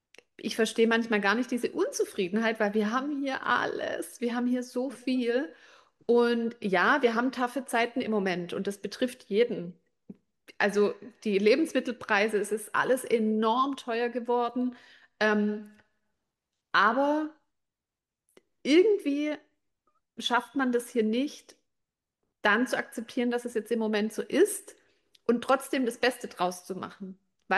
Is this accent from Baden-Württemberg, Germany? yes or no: yes; Baden-Württemberg, Germany; ich komme ja aus dem Schwabenland, viel Industrie.